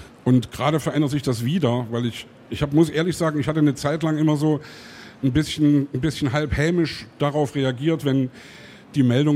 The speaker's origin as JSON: {"language": "German", "region": "East Germany", "country": "Germany", "said": "Früher bei uns in der DDR gab es Wahlen, die waren genauso schwachsinnig wie die Wahl, die bei Putin jetzt stattgefunden hat."}